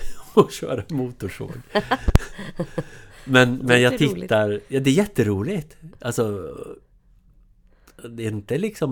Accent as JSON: {"language": "Swedish", "town": "Gothenburg", "region": "Västra Götaland County", "country": "Sweden", "said": "Eller så här, jag är från Göteborg. Och där nere var vi lite så här, närmast föraktfulla mot skogen."}